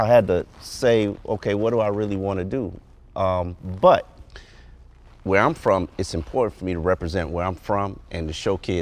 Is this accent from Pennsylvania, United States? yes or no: no; Carol City, Florida, United States; It's funny you say that, because I'm Jamaican, and I grew up Carroll City representing today for my Chiefs.